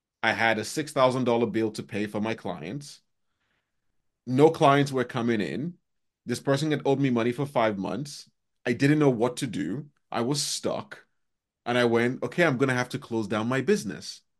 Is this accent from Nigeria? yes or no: yes; Nigeria; I'm Nigerian, right? I'm Nigerian Hungarian.